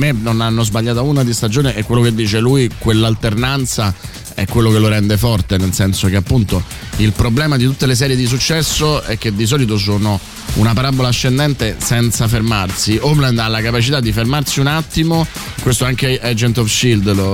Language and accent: Italian; Rome, Lazio, Italy; festeggerò da romano lo scudetto della Roma.